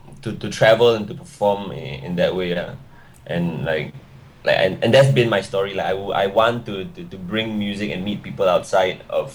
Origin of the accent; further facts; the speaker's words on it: Singapore; Yes, I'm born and raised in Singapore. My dad is half Indian and half Eurasian. So Eurasian is like, there's a bit of European in me. My mom has Portuguese blood.